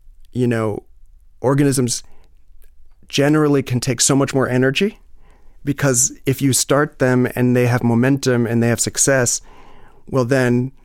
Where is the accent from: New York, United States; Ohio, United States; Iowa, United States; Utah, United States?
New York, United States; New York City; Born and raised in New York City.